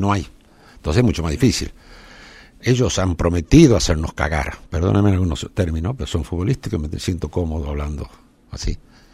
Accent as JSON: {"language": "Spanish", "country": "Argentina", "said": "Nosotros somos todos los argentinos."}